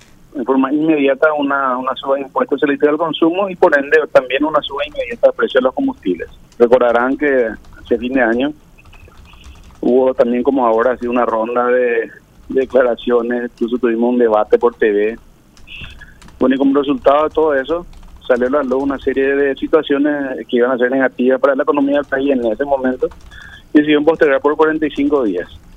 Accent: Paraguay; también nos vamos como paraguayos.

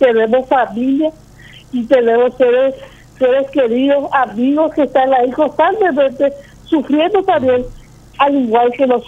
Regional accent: Paraguay; Todos somos paraguayos y paraguayos

